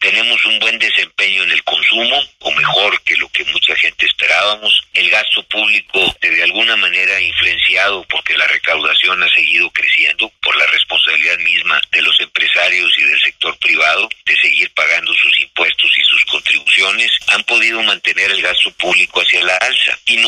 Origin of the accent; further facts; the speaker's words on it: Mexico; que los mexicanos queremos vivir en paz